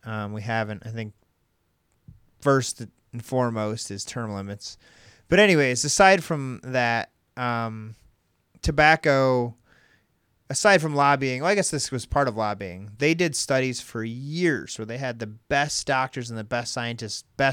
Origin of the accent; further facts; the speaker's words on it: United States; as an American, I think it's easy to kind of look at that and say, it's really not that bad.